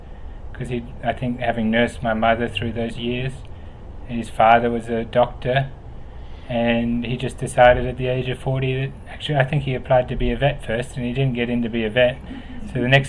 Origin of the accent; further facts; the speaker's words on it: Pemberton, Western Australia, Australia; So I'm a West Australian. I grew up down in Pemberton on an apple orchard.